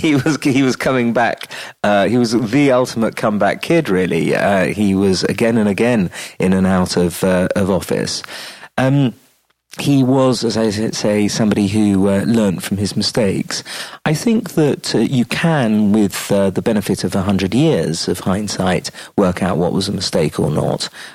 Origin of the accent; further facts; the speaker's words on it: England, United Kingdom; because being an English historian, one starts off with a very negative view of Napoleon.